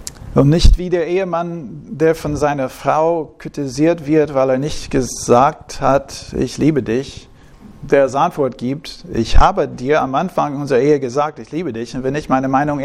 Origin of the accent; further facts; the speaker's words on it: United States; German is a second language; In den USA, wo ich herkomme